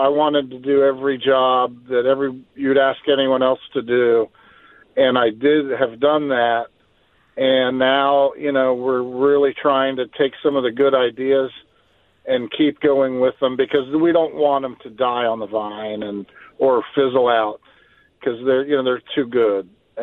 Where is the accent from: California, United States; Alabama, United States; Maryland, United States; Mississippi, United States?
Maryland, United States; Beltsville; listen, I grew up in Beltsville, Maryland. I grew up in Calverton, in your area, you know, all around there. That's where my roots are.